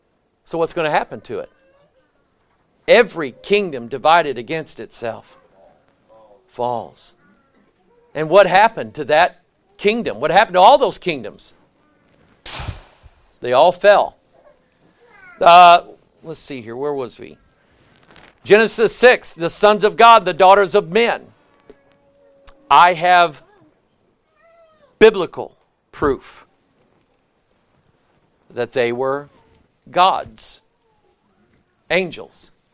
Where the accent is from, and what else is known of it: Arkansas, United States; born there